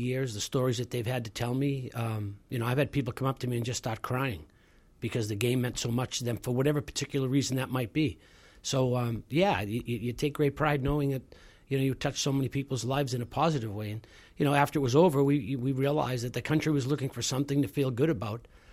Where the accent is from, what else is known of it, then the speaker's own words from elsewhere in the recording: Winthrop, Massachusetts, United States; And I talk about growing up in Winthrop, my family, how I grew up, the environment I grew up in, my parents, my cousins, my aunts, my uncles are very much a part of my life.